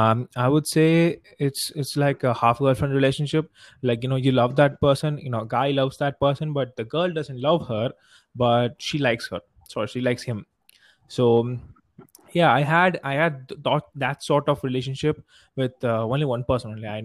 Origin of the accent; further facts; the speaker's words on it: Tamil Nadu, India; I'm from Tamil Nadu, and I'm actually an MBA student.